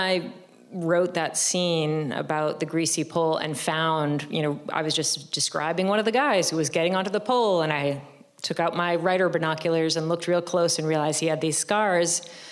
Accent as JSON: {"language": "English", "town": "Salem", "region": "Massachusetts", "country": "United States", "tie": "born or raised there", "said": "I grew up nearby in Salem, where the witches are from. And it explains a lot about my writing, actually, that I'm from Salem."}